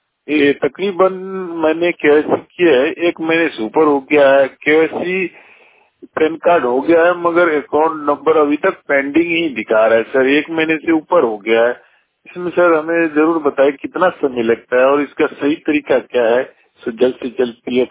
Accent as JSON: {"language": "Hindi", "region": "Bihar", "country": "India", "said": "मैं प्रवासी निवास बिहार से हूँ।"}